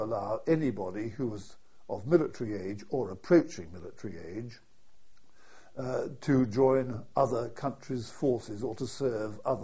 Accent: Australia; born there; Well, in fact, I was born in Australia, and my intention at the outbreak of war, when I was living in Britain, had been to join the Australian forces in Australia.

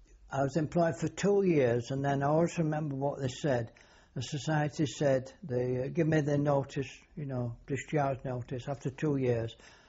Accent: Bradford, Yorkshire and the Humber, United Kingdom; also born or lived in Yeadon; I lived in Bradford until about 1928. Then we moved to a place called Yeadon, which was a suburb of Leeds.

